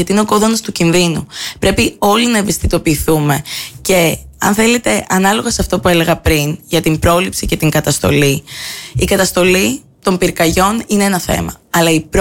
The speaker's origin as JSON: {"language": "Greek", "region": "Crete", "country": "Greece", "tie": "born or raised there", "also_born_or_lived": "England / Germany", "said": "είμαι ένας νέος άνθρωπος, ένας άνθρωπος ο οποίος έχει δει πολλά και διαφορετικά πράγματα από την Αγγλία και τη Γερμανία, όπου εργαζόμουν τα τελευταία χρόνια πριν γυρίσω συνειδητά στον τόπο μου, θέλω να φέρω τέτοια ανάσα προόδου στην Κρήτη"}